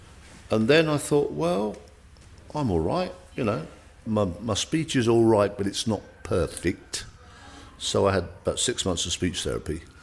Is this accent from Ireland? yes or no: no; United Kingdom; I'm very British